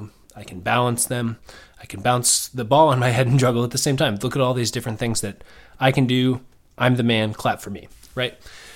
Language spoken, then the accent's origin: English; Indiana, United States; Okay, so I'm from Indiana in the Midwest, and basketball is a pretty big deal here.